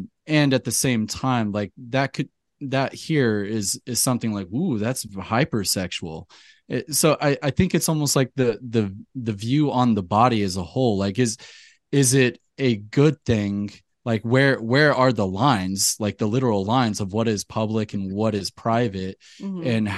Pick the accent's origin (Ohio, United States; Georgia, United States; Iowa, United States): Georgia, United States; Atlanta; I grew up in West Atlanta and listened to … all these kind of Southern rappers